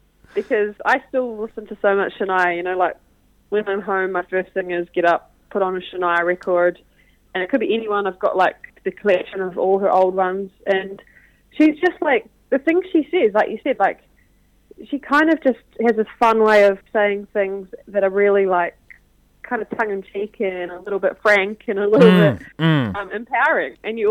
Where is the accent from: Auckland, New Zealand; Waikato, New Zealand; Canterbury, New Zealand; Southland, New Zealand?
Canterbury, New Zealand; Waimate; we started in my hometown of Waimate and finished back there with the tour